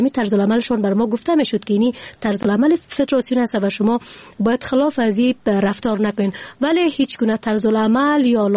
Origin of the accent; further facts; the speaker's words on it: Afghanistan; به عنوان یک فرد مسلمان و از یک کشور مسلمان که از افغانستان هستیم،